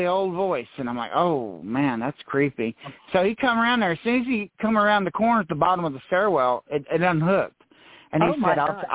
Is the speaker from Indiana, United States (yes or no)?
no; Texas, United States; growing up in South Texas, I had a lot of Hispanic friends.